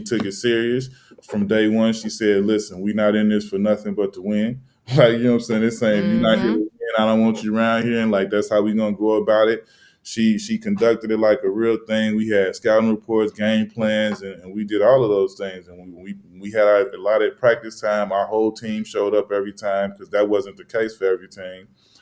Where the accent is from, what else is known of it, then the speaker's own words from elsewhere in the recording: Chicago, Illinois, United States; also born or lived in Los Angeles / New York; I come from Chicago, was, you know, played high school and at a high level, and then played college at a high level there. Then drafted to LA, 4 years there, 4 years in New York.